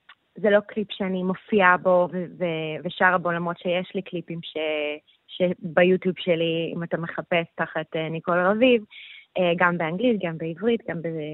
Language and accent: Hebrew; Montreal, Quebec, Canada; now in New York, United States; ואני כבר בניו יורק 8 שנים. זמרת ויוצרת. אני נולדתי בקנדה, אבל המשפחה שלי ישראלית, ואני גרה בניו יורק כרגע.